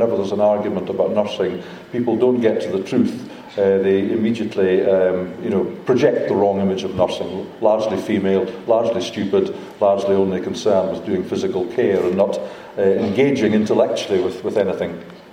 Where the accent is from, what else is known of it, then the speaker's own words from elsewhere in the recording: Scotland, United Kingdom; now in Hull, United Kingdom; Anybody who understands regional accents in the UK will realise that I'm Scottish. I come from the top of the UK, but I've been living in Hull for quite a long time.